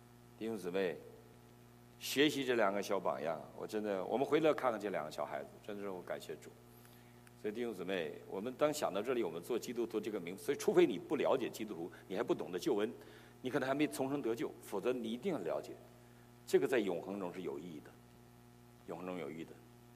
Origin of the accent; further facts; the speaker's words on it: China; born there; 我们今天在座的可能都生在中国。 我生在中国，我生在一个不该出生的年代，我的年代是很苦的，生下来就挨饿，长大了就停课，毕业了就下乡，回城就没工作。